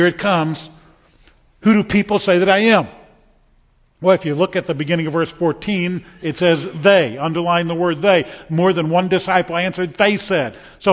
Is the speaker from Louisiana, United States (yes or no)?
yes; New Orleans, Louisiana, United States; I grew up in New Orleans.